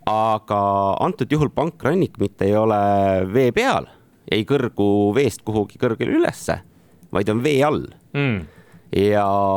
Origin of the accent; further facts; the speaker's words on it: Tartu, Tartu County, Estonia; kuigi mina ise olen Tartust pärit ja ei ole väga üldse merelähedal